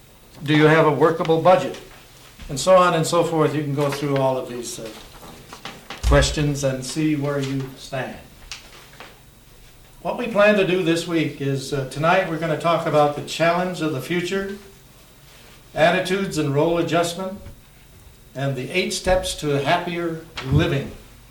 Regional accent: Florida, United States; I come from Florida, where a third of our population is over 65 in Broward County.

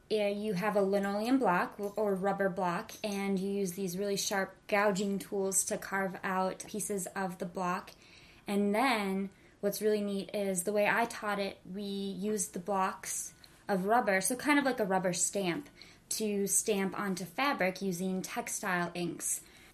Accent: Minnesota, United States; also born or lived in Wisconsin; I am from the Midwest, Minnesota and Wisconsin.

